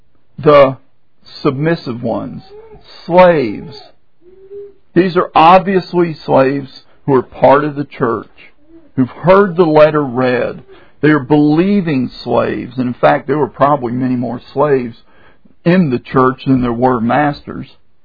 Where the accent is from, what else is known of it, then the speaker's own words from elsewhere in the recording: Michigan, United States; we're from Michigan and we've come down here to the so-called Bible Belt